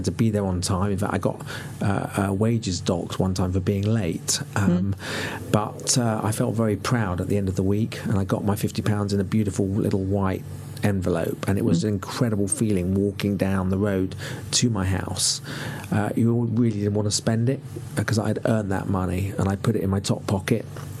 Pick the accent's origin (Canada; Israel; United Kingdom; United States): United Kingdom; London; I was brought up in North London.